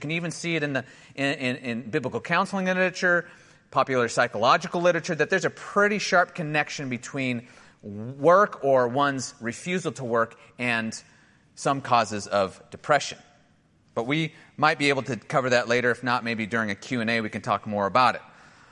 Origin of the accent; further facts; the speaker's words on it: Montana, United States; And when growing up in Montana, you always had to carry a sidearm with you